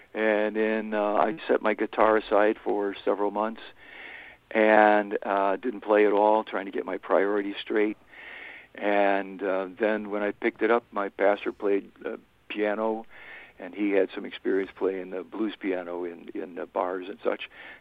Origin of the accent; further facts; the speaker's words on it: Chicago, Illinois, United States; now in Cleveland, United States; Originally, yeah, I came from Chicago, but Cleveland area is my home. I've been here since 1968, so it's where I belong.